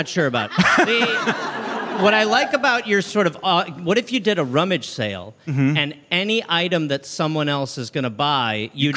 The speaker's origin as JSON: {"language": "English", "country": "United Kingdom", "said": "No. I'm British."}